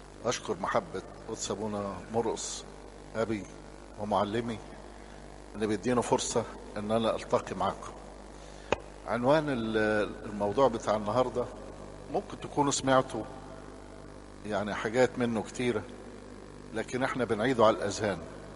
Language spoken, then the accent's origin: Arabic; Upper Egypt, Egypt; زي عندنا في الصعيد استحالة يبقى هو لو حد لمس مراته يحصل ما يحصل